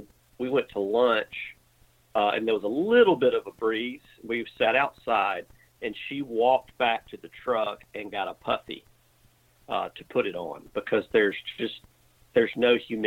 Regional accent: Alabama, United States; No, I'm a South Alabama redneck.

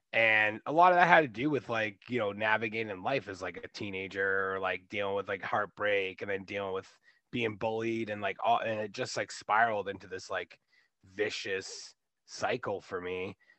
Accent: Boston, Massachusetts, United States; I'm 37 from the Boston area. I was born and raised here.

